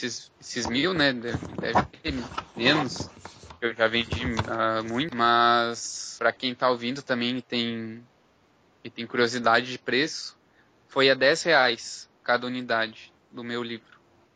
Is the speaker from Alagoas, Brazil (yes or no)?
no; Capão da Canoa, Rio Grande do Sul, Brazil; Eu sou de Capão da Canoa, isso daria muito caro pra mim, por exemplo.